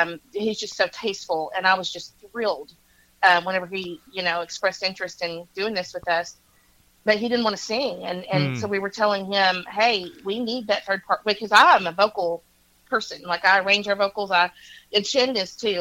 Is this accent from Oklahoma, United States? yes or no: yes; Oklahoma, United States; I'm from Oklahoma and he's from Georgia